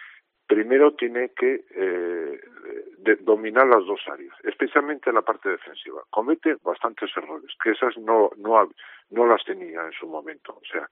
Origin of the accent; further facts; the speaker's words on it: Durango, Basque Country, Spain; Y yo soy vasco, soy de Durango